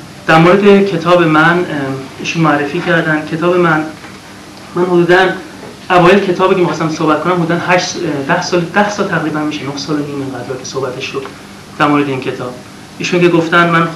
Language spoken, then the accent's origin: Persian; Iran; moved away; با اینکه منم تو امریکا تحصیل کردم هم تو اروپا جفتش چند سال تو امریکا بودم بعدش من خودم 22 سال متاسفانه از ایران اومدم بیرون.